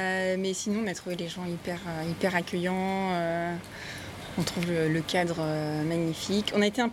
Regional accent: Brest, Brittany, France; Et moi, je suis brestoise.

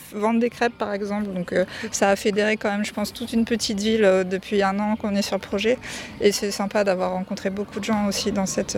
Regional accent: Surgères, Nouvelle-Aquitaine, France; on vient d'une petite ville de Surgères qui a 7000 habitants.

